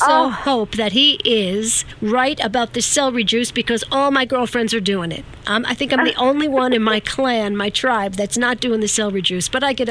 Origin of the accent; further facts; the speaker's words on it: Verplanck, New York, United States; the Mount Carmel Food Pantry in my hometown of Verplanck.